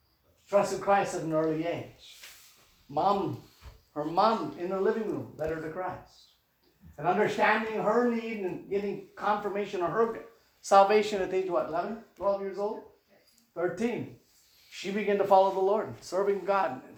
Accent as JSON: {"language": "English", "region": "Midwest", "country": "United States", "accent": "Midwestern", "said": "I'm Midwestern all the way through, okay? People still tell me my accent is from the Midwest."}